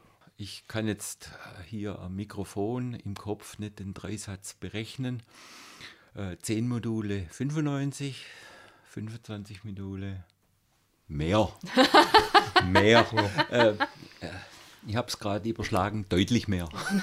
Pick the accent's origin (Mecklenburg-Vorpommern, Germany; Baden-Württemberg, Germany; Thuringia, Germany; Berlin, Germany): Baden-Württemberg, Germany; Renningen; Renningen, mein Heimatort, hat mehr Stimmen wie Esslingen.